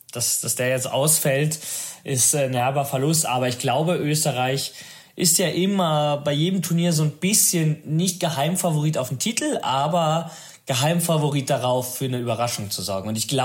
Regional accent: Italy

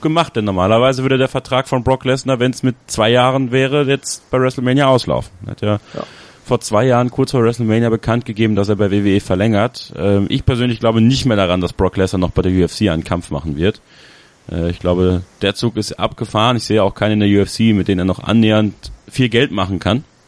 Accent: Borken, North Rhine-Westphalia, Germany; in Borken, in meiner Heimatstadt.

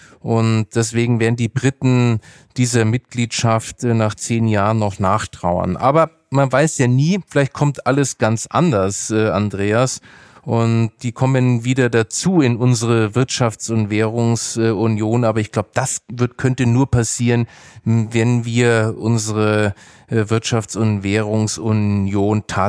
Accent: Nuremberg, Bavaria, Germany; Ich bin ja in Nürnberg aufgewachsen

